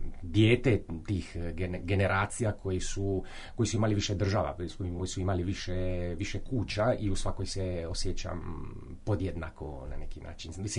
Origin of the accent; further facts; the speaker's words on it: Split, Split-Dalmatia County, Croatia; Rodom sam iz Splita, odnosno sa Brača i Ugljana, pa odakle su mi više manje korijeni roditelja. Cijeli život živjeli smo dosta okolo i doma smo pričali splitski, dalmatinski